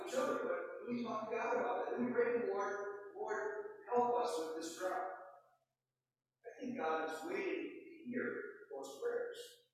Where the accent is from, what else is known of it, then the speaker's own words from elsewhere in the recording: Chicago, Illinois, United States; unfortunately, I'm from Chicago, and I say, really?